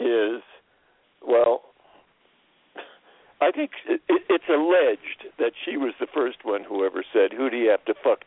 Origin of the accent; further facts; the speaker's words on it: Princeton, New Jersey, United States; born there; I'll just tell you that I was born in Princeton, New Jersey, which was a totally idyllic town, perfectly beautiful.